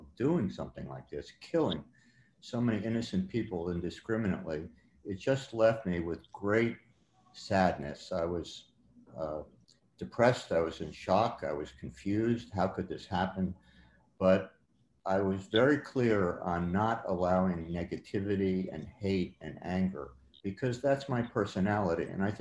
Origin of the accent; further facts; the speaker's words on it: New York, United States; I'm a New Yorker